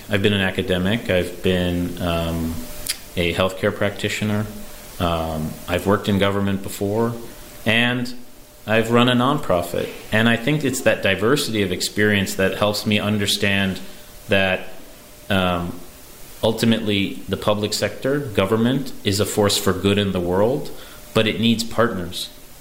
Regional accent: Chicago, Illinois, United States; And, I saw that early on in my life, growing up in Chicago. My mother was a pediatrician on the west side of Chicago

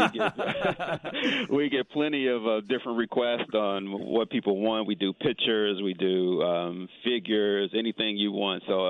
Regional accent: Chicago, Illinois, United States; born there; I'm not either. I was born in Chicago, but my mom is.

